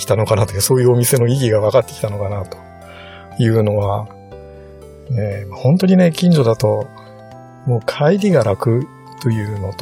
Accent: Shimane, Japan; まあ私の実家、島根なんですけれども、

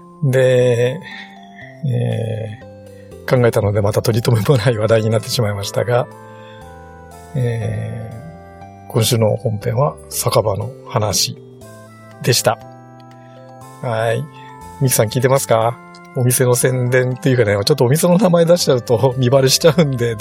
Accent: Shimane, Japan; まあ私の実家、島根なんですけれども、

